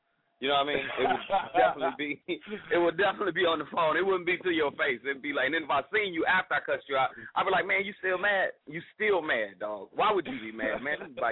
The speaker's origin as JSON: {"language": "English", "town": "Miami", "region": "Florida", "country": "United States", "tie": "born or raised there", "also_born_or_lived": "Chicago", "said": "but I was raised in Miami, born in Chicago"}